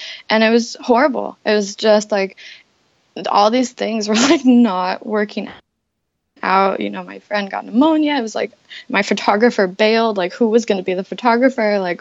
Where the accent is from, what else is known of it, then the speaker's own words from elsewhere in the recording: Alaska, United States; And growing up in Alaska, I've been really lucky to be able to get into these nooks and crannies of Southeast Alaska that a lot of people have never been to. Just because I was raised here, so my dad was a bush pilot